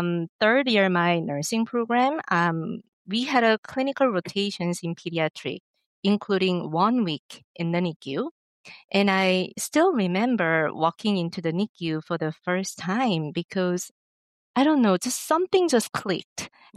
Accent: South Korea; moved away as an adult; now in Boston, United States; I'm originally from South Korea, and I completed my nursing degrees and began my clinical training actually there in South Korea. Then I came to the United States to pursue my PhD, and somehow I ended up staying and building my career here. So, you know, now I'm in Boston

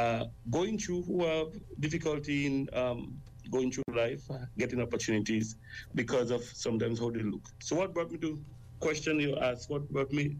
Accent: Saint Mark, Grenada; I'm from Grenada. I'm from one of the smallest parish in Grenada, St. Mark's.

